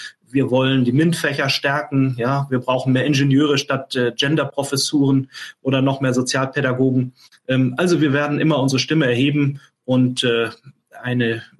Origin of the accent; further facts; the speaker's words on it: Northern Germany, Germany; heißt es dann bei uns im Norden